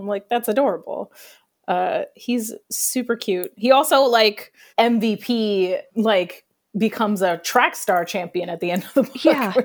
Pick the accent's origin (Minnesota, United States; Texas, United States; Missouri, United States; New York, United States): New York, United States; I'm a New Yorker, so I'm a big walker as well.